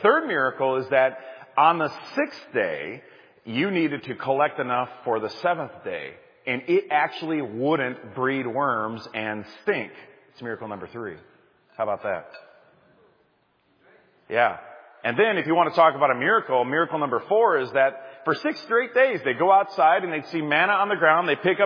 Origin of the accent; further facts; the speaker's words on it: Wisconsin, United States; Now, I'm from Wisconsin